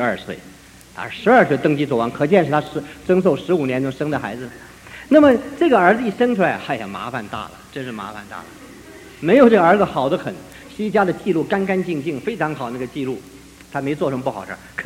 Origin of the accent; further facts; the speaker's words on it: China; 我们中国人讲的最好，这个有无得失的事情最好啊。